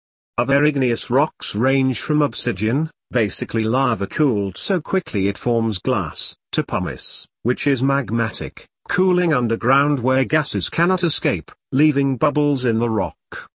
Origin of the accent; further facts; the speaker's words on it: Wales, United Kingdom; For me, I was a romantic. Growing up in the Afan Valley was the most wonderful childhood.